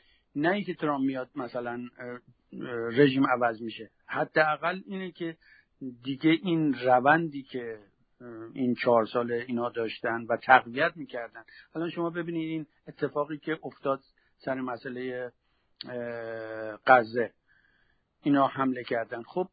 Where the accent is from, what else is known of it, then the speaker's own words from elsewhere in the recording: Iran; برای ما خیلی مهمتره به عنوان یک ایرانی